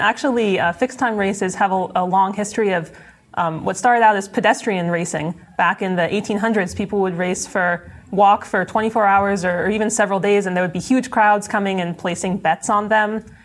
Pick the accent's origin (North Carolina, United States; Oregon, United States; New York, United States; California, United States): California, United States; I'm from California originally.